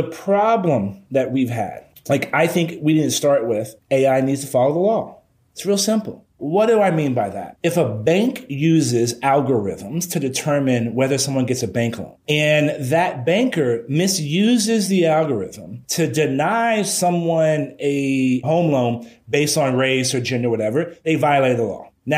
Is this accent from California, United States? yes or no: no; Texas, United States; You know, I'm from South Texas. We don't play hockey down here.